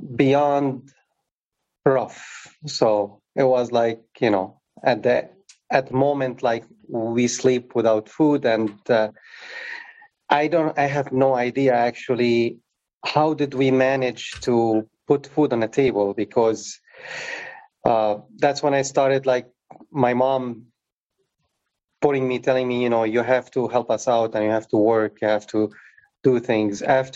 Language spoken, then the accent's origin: English; Beirut, Beirut Governorate, Lebanon; grew up in Beirut, you know, during the war. So the war started in 75, technically the year I was born.